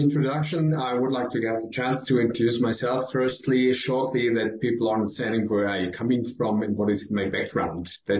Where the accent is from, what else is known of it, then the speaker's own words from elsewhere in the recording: Germany; I'm from Germany and acting in Austria and Switzerland and Germany, of course, and studied mechanical engineering.